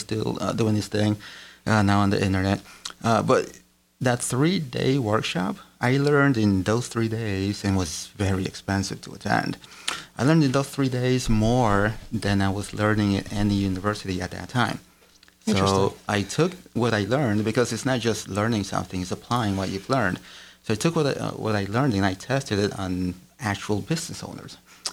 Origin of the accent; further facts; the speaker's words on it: Bronx, New York, United States; I grew up in the Bronx, but I worked in Queens.